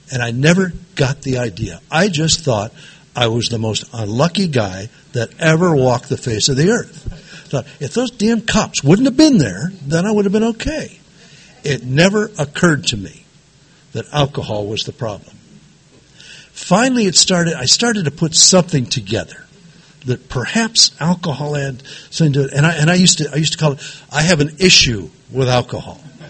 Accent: Chula Vista, California, United States; I grew up down in Chula Vista, 5 miles from the border.

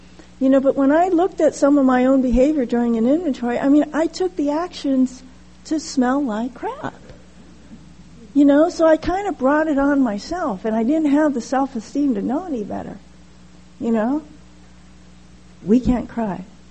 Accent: Hawaii, United States; In fact, growing up in Hawaii, or at least in my household, the Chinese household, there's no flinging frying pans or punching walls.

